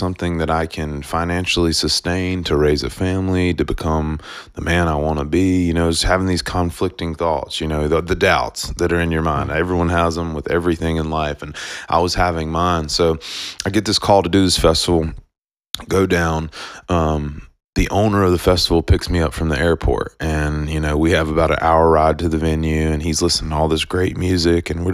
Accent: North Carolina, United States; I play with the band … I'm from North Carolina, you know.

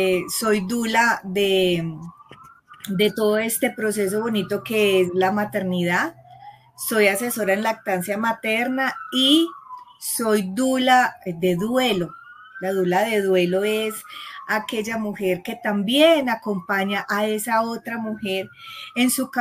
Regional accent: Medellín, Antioquia, Colombia; Soy de Colombia, de la ciudad de Medellín.

